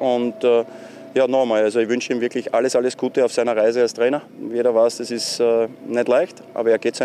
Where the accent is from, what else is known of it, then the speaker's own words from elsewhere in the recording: Graz, Styria, Austria; Naja, ich bin Grazer, habe in Graz, glaube ich, eine wunderschöne Zeit gehabt als Spieler.